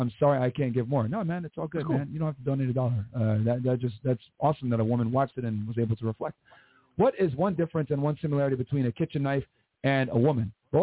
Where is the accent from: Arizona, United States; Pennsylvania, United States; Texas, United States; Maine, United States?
Texas, United States; El Paso; Hello, FNF. I'm from El Paso, Texas.